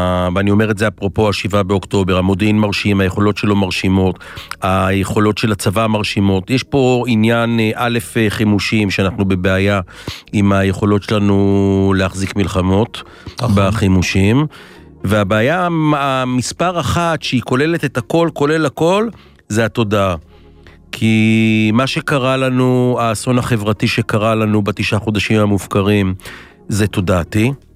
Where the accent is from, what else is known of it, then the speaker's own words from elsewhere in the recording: Bat Yam, Tel Aviv District, Israel; also born or lived in Jerusalem; אני גדלתי כמון? גם בבת ים וגם בירושלים, אז אני מדבר בשתי השפות.